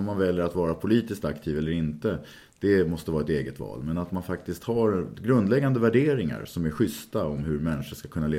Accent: Stockholm, Stockholm County, Sweden; Och just nu så bor jag tillsammans med Åsa i en tvåa på Söder i Stockholm. Och där har jag bott på Söder sedan, ja, det är mer än 30 år. Så att jag är stockholmare.

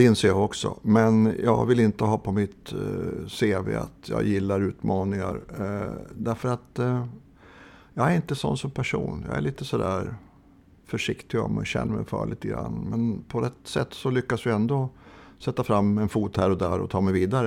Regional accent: Bollnäs, Gävleborg County, Sweden; accent: Hälsingland dialect; jag är född i Hälsingland uppe i Bollnäs. Så att när jag verkligen går loss ordentligt så tror jag att man hör det. Men de flesta tror jag ändå hör spår av min jävla dialekt där jag är uppväxt under rätt lång tid.

